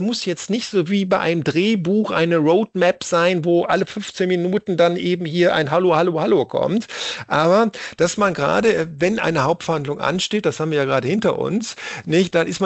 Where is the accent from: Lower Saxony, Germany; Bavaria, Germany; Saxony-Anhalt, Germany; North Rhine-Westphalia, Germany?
North Rhine-Westphalia, Germany; Essen; Ja, das hört mich als Essener natürlich besonders gerne, auch wenn Essen sonst nicht die schönste Stadt ist, aber meine Heimat.